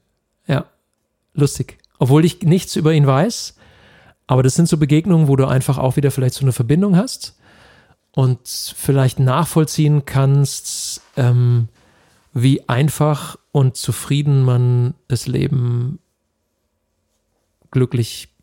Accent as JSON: {"language": "German", "town": "Kehl", "region": "Baden-Württemberg", "country": "Germany", "tie": "born or raised there", "said": "in Kehl, also da, wo ich aufgewachsen bin"}